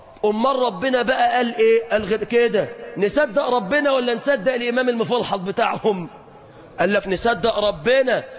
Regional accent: Mansoura, Dakahlia, Egypt; وإحنا بقى بلديات من المنصورة سيدنا الشيخ شعراوي

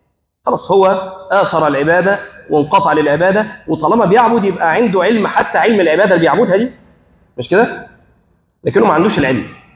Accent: Egypt; عارفين في بعض عندنا في مصر حتى بعض الاماكن ياخدوا الناس سفاري

